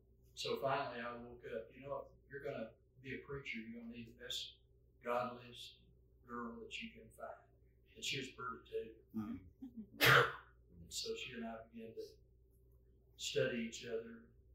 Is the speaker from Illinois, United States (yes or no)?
no; Texas, United States; That's hard for me to say still as a Texan.